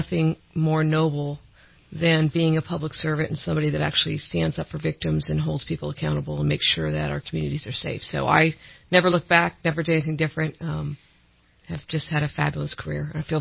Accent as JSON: {"language": "English", "town": "Sacramento", "region": "California", "country": "United States", "tie": "born or raised there", "said": "I'm probably a lot like your DA here. I've been a career prosecutor for 31 years. I grew up in Sacramento"}